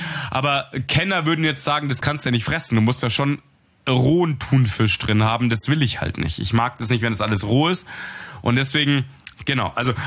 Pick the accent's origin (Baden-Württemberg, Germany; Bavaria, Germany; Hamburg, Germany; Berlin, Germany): Bavaria, Germany; Munich; Ich bin Münchner Bub.